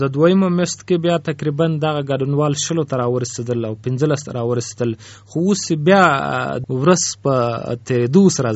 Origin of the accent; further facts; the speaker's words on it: Afghanistan; زه خو خپل د افغانستان یم، اوس مهال په کابل کې ژوند کوم،